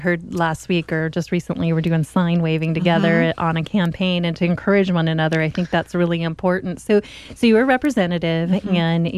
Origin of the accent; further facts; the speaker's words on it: Oregon, United States; when I was away in South Dakota and I tell people I was from Oregon